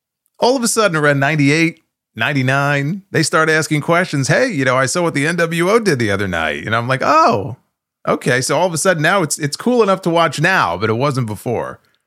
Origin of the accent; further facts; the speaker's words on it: Northeast, United States; growing up in the Northeast, for me, it was more WWF than WCW or anything else.